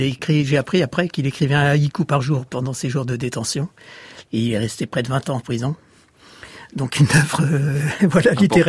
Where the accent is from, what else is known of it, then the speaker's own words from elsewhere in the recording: Rome, Lazio, Italy; born there; je suis né à Rome le 21 juin 1948 et je suis compositeur.